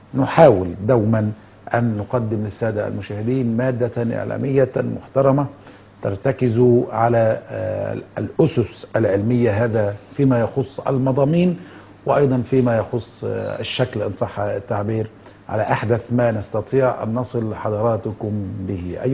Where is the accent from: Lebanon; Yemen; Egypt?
Egypt; إحنا ك- ك- ك- كمصريين أو كتير مننا يعني دمنا خفيف